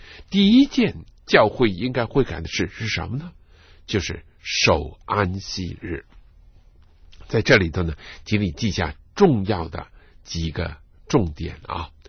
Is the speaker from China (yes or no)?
yes; China; 我们中国人是一个非常勤劳的民族